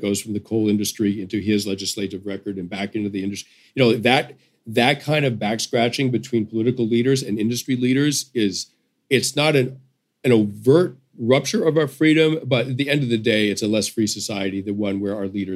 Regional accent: United States; to me, as a journalist, as an American, doesn't really make sense.

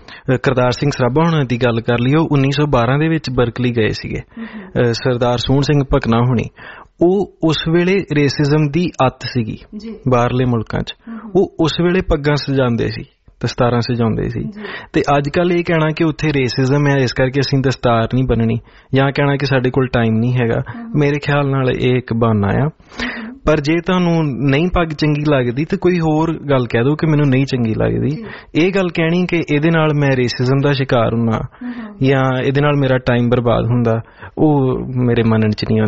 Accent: Batala, Punjab, India; born there; ਫਿਰ ਜਿਸ ਹਸਪਤਾਲ ਵਿੱਚ ਮੇਰਾ ਜਨਮ ਹੋਇਆ ਬਟਾਲੇ

